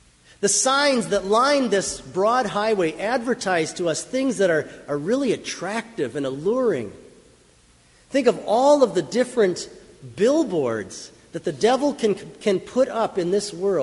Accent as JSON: {"language": "English", "town": "Mankato", "region": "Minnesota", "country": "United States", "tie": "born or raised there", "said": "When I was a little boy, I grew up right here in Mankato"}